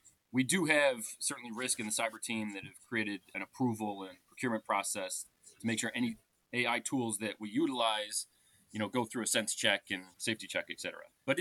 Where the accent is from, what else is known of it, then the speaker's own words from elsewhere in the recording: United States; moved away as an adult; now in London, United Kingdom; So I'm an American. My accent probably gives me away there, but I'm based in London. Been there for 15 years.